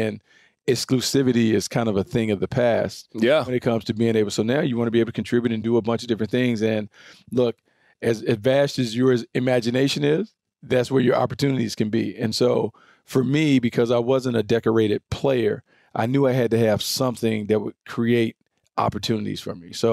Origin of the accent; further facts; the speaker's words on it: the South, United States; So, but you guys know I'm from the South.